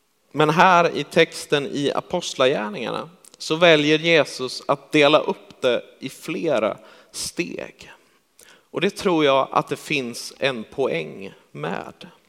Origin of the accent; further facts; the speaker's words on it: Karlstad, Värmland, Sweden; och jag är uppväxt i Karlstad, eller i Skårekyrkans församling där